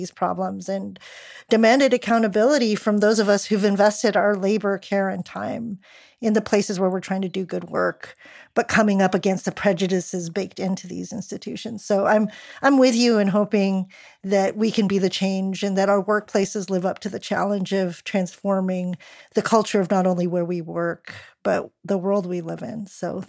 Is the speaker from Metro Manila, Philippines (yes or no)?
yes; Manila, Metro Manila, Philippines; now in United States; growing up in Manila and then at different parts here in the U.S.